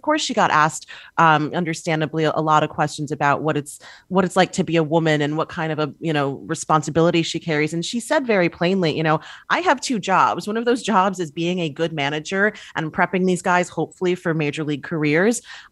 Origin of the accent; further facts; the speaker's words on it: New York, United States; I'm born and raised in New York. I grew up a Yankee fan. I have a Yankee tattoo, so I feel this in my bones, you know.